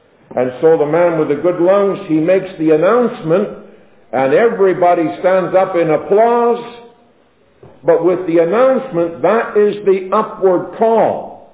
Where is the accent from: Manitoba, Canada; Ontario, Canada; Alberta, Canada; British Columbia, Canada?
British Columbia, Canada; I'm from British Columbia, should be a fisherman.